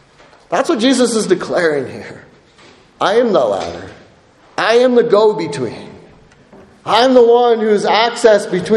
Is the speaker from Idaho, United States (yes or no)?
yes; Idaho, United States; now in Montana, United States; I am not from Montana. I'm from Idaho. That's where I grew up. Where do I live? I live in Montana, right?